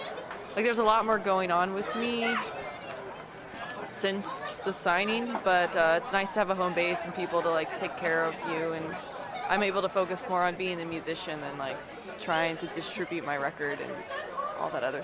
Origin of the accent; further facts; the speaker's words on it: Lafayette, Indiana, United States; The Spot is a really great place in Lafayette, my hometown, to play.